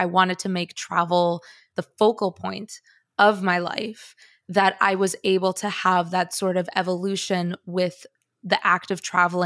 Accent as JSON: {"language": "English", "town": "Chicago", "region": "Illinois", "country": "United States", "tie": "born or raised there", "also_born_or_lived": "Bogota, Colombia", "said": "And yet, I grew up in Chicago and I don't have an accent and I had all my formative years in the United States and visually I'm very white passing as a Latina."}